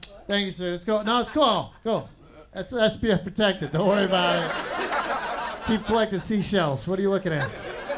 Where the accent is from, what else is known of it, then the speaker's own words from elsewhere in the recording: Cleveland, Ohio, United States; now in Hollywood, United States; As you might know, I'm originally from Cleveland, Ohio. Yeah, no one gives a shit. I hate when I go home because I live in Hollywood now